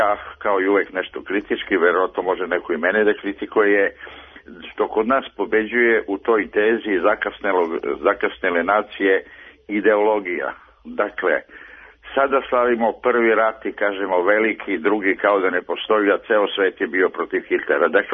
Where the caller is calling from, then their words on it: Belgrade, Serbia; Ja sam iz Beograda.